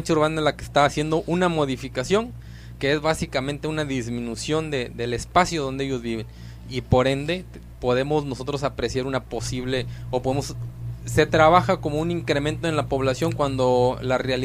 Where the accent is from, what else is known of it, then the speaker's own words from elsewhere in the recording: Lázaro Cárdenas, Michoacán, Mexico; Yo soy nativo de aquí de Lázaro Cárdenas, pero somos de los nativos jóvenes, ¿no? De los nativos de aquí del municipio.